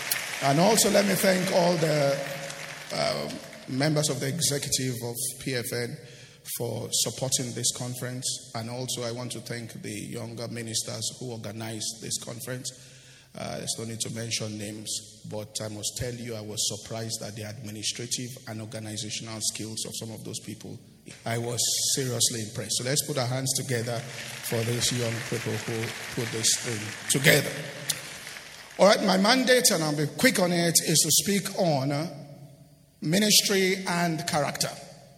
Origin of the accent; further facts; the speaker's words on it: Ibadan, Oyo, Nigeria; I grew up in Ibadan